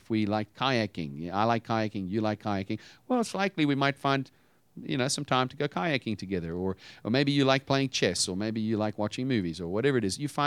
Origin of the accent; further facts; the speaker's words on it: South Africa; now in United States; I came from South Africa. You know, I was I'm a foreigner, an American by birth, and moved to the States. And you know, I'm trying to learn the culture. I've got my own culture.